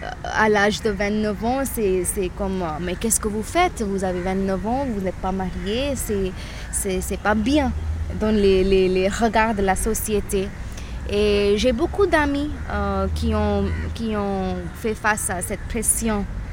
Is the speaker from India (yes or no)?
yes; Mumbai, Maharashtra, India; Bobby et moi, nous sommes de Bombay.